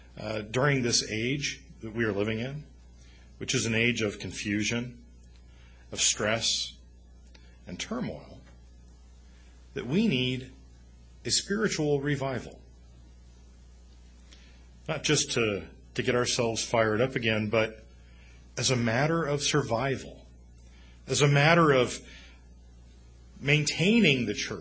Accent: Texas, United States; I grew up in the South, grew up in East Texas, and that was something that happened quite a bit in our area.

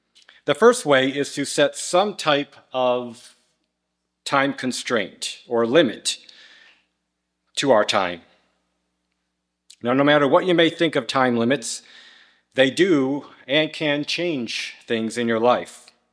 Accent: New York, United States; back home where I grew up in Western New York, because they now have several feet of snow

